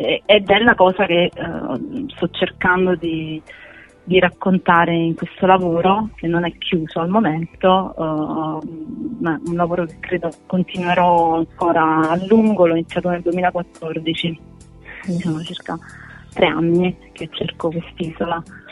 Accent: Ischia, Campania, Italy; in quanto sono nata a Ischia, ho vissuto a Ischia

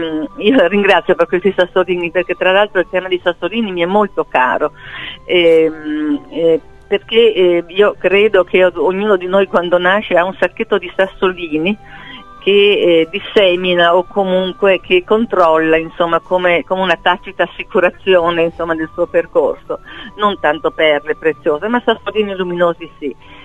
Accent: Trentino-Alto Adige, Italy; il Trentino, che è la mia terra, anzi quello che chiamo la mia terra in tasca, perché è il luogo non solo in cui sono nata

